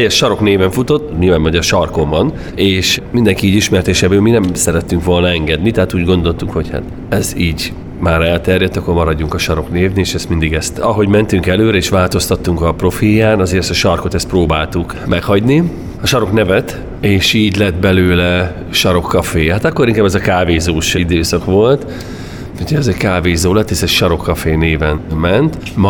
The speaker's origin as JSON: {"language": "Hungarian", "town": "Encs", "region": "Borsod-Abaúj-Zemplén", "country": "Hungary", "tie": "born or raised there", "also_born_or_lived": "Italy", "said": "Szóval eltöltöttünk 3 évet Olaszországba, egy testvérvárosa lett, nem Encsnek a szülővárosunknak, hanem Szikszónak."}